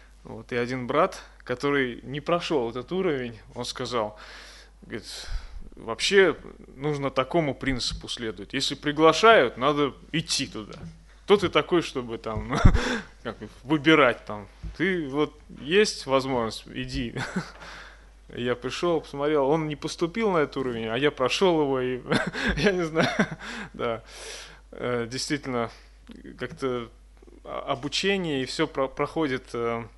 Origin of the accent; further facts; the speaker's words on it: Tolyatti, Samara Oblast, Russia; я из Тольятти.